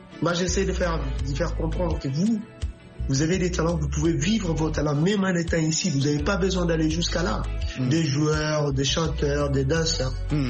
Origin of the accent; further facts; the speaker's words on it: Guinea-Bissau; depuis mon jeune âge, chez moi en Guinée-Bissau, j'étais très activé dans l'église